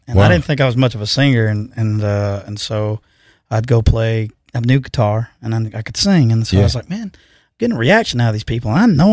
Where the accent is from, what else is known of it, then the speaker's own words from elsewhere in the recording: Chelsea, Alabama, United States; now in Birmingham, United States; Well, I grew up in Chelsea, Alabama.